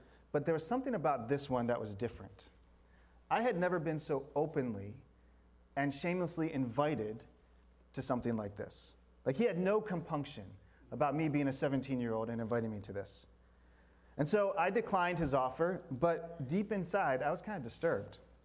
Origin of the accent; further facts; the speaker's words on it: Baltimore, Maryland, United States; I grew up in Baltimore, Baltimore, Maryland.